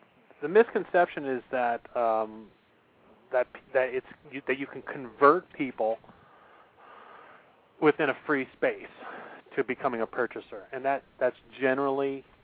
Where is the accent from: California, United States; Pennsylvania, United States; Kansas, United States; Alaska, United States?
California, United States; Los Angeles; because I grew up in Los Angeles, so the only thing that gets me excited is when our local lake freezes over